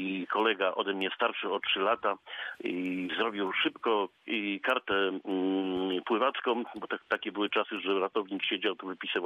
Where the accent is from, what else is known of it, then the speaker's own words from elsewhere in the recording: Zielona Góra, Lubusz Voivodeship, Poland; also born or lived in Międzyrzecz; urodziłem się w Międzyrzeczu, z tym, że od razu właściwie mieszkałem w Zielonej Górze. Mama pojechała do Międzyrzecza i mnie powić, o, że tak to powiem. Natomiast mieszkanie już było w Zielonej Górze i także jestem zielonogórzaninem